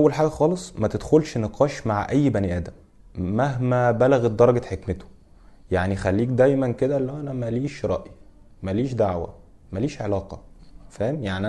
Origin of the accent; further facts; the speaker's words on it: Egypt; لان احنا مصريين، ومش مصريين بالفطره، احنا بنحب مصر وعادات مصر وتقاليد مصر.